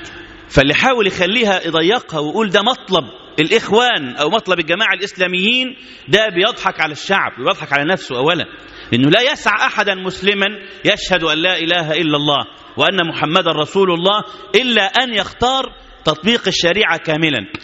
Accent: Egypt; بتكلم انا باسم واحد مواطن، انا مصري مسلم،

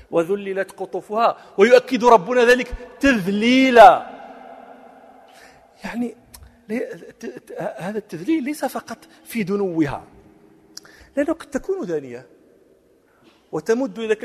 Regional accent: Morocco; وفي اليوم الأخير اليوم التأخر هذا كنا في مخيم لنا نحن المغاربة

